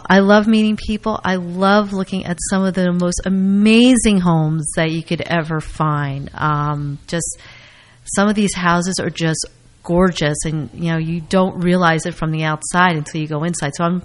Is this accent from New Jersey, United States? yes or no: yes; Basking Ridge, New Jersey, United States; The where I come from, which was Basking Ridge, I was born and raised in Basking Ridge